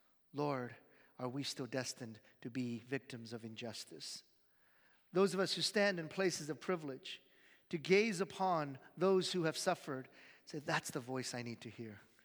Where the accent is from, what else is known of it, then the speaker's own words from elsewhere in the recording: Baltimore, Maryland, United States; also born or lived in Korea; I was born in Korea, but moved to the United States. And when we moved to the United States, I ended up living in Maryland, but in a kind of a rough neighborhood in Baltimore